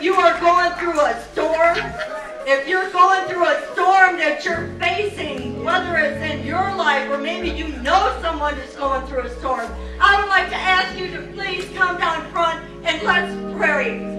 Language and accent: English; Missouri, United States; I should know. I'm from Missouri. And I'm stubborn.